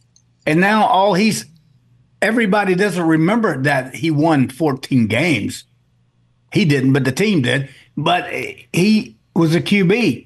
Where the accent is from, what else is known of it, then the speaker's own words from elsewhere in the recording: Houston, Texas, United States; Well, you know, Houston is my hometown team, so I just got to say this.